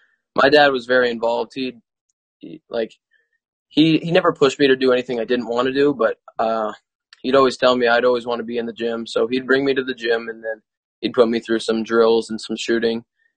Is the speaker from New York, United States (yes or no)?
no; Readfield, Maine, United States; I'm from Readfield. I live in Readfield, Maine.